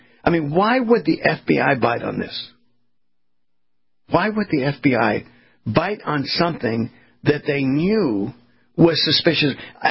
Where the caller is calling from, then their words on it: Florida, United States; I mean, I'm broadcasting from Florida, and we're feeling the pain here.